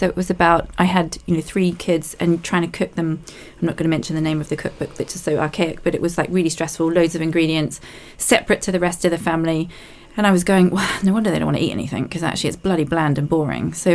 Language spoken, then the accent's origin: English; New Zealand; I came from New Zealand. I had my first kid at 22.